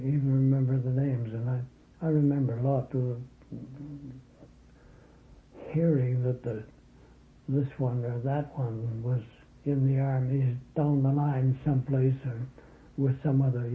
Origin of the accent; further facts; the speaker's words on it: Southampton, South East England, United Kingdom; I was born and brought up in Southampton, a little place in the country.